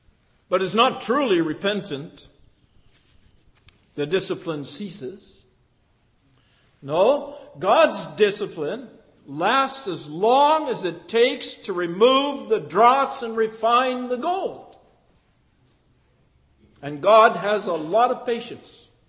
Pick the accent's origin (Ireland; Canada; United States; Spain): Canada; Dryden, Ontario; I grew up in Dryden, Ontario, just in case any of you have forgotten. As a boy, I went to Albert Street Public School.